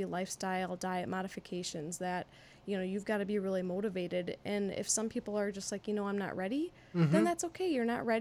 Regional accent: Baraboo, Wisconsin, United States; I'm originally from Baraboo, so high school from there, if we're taking it way back.

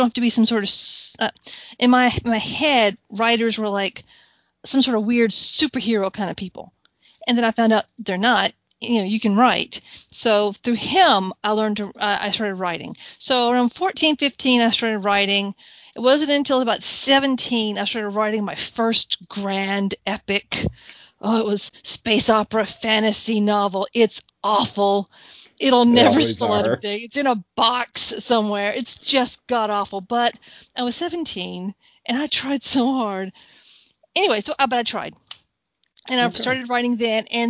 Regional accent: United States; I am not English. I'm not old-fashioned. I'm very much a very American.

